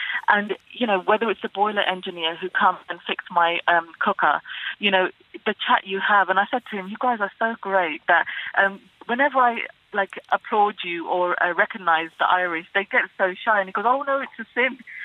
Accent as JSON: {"language": "English", "country": "Pakistan", "said": "I'm a minority, you know, I wear a headscarf. I'm originally from Pakistan."}